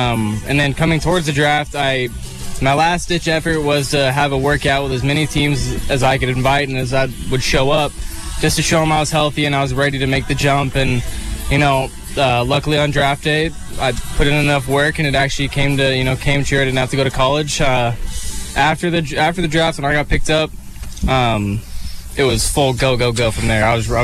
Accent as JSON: {"language": "English", "region": "California", "country": "United States", "said": "Like, I'm from California. We don't get that kind of cold."}